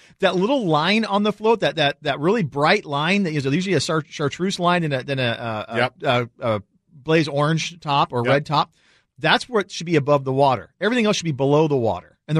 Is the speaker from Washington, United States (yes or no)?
yes; Chelan, Washington, United States; over there in the heat of the central Washington, Lake Chelan, my hometown, go over there and enjoy all that fun stuff.